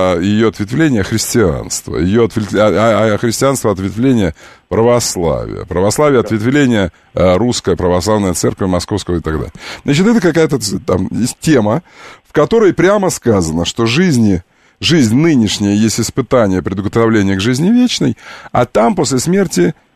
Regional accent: Ukraine; Я ведь украинец.

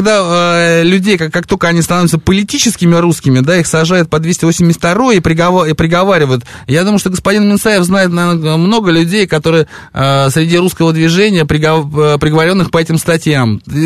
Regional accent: Moscow, Russia; я москвич.

